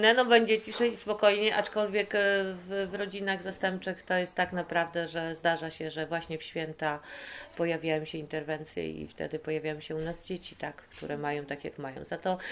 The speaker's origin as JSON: {"language": "Polish", "region": "Silesian Voivodeship", "country": "Poland", "said": "ja jestem ze Śląska, więc one są takie śląskie"}